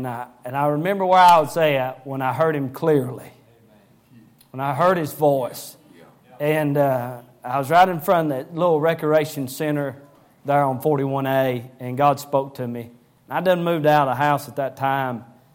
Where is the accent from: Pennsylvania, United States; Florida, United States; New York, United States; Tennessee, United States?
Tennessee, United States; Now, I'm from Tennessee